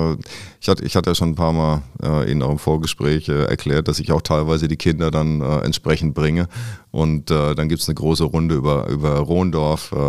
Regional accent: Bavaria, Germany; now in Cologne, Germany; ich komme aus dem Fränkischen

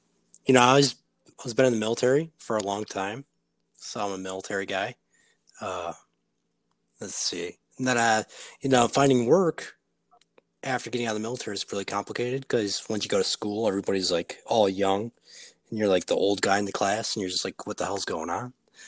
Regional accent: Michigan, United States; I'm from Michigan.

